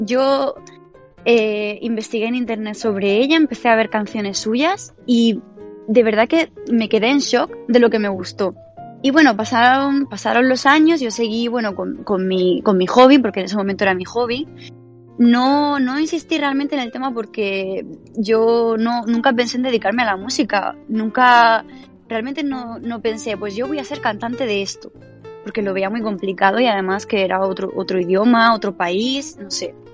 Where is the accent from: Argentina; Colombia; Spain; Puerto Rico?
Spain; Almería, Andalusia; also born or lived in Granada; now in Tokyo, Japan; yo soy de Andalucía, soy nacida en Granada, pero siempre he vivido en Almería. Y aquí en Japón vivo en Tokio.